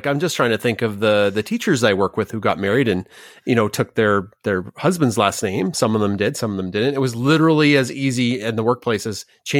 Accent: Canada; I'm Canadian

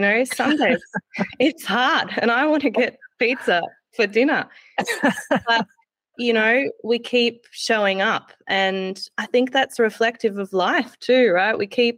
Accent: Australia; also born or lived in Germany; I was born in Germany, and my sister as well. We came to Australia when we were young children, and On my mother's side, her heritage is German, as far as anyone can tell on one side.

